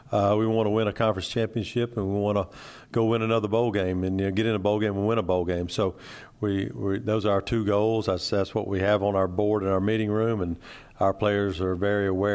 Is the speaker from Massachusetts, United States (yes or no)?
no; Mobile, Alabama, United States; I felt like coming to Mobile, my hometown, in a great school like South Alabama, to have this opportunity was once in a lifetime.